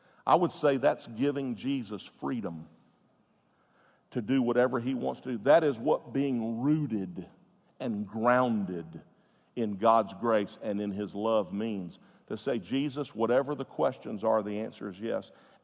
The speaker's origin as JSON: {"language": "English", "town": "Jacksonville", "region": "Florida", "country": "United States", "tie": "born or raised there", "said": "Just a little red-headed kid over off of Barnes Road in Jacksonville, Florida, in apartment number 10."}